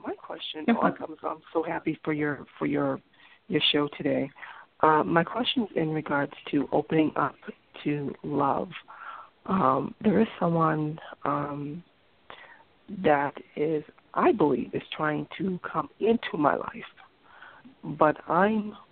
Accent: Massachusetts, United States; also born or lived in Raleigh, North Carolina; I was living in Massachusetts. I was originally from Raleigh, North Carolina. My grandmother actually raised me until about 5 or 6.

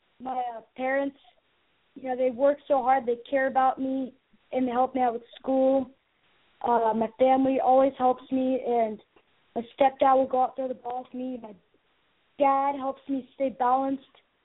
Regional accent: Mission Viejo, California, United States; I'm from Mission Viejo, California.

